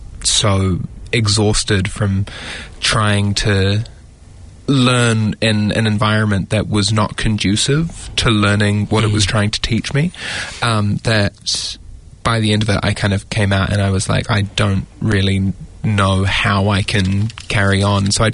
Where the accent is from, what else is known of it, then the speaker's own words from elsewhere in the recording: Christchurch, Canterbury, New Zealand; moved away as an adult; I grew up in Christchurch and moved up here in 2019 to study acting at Unitec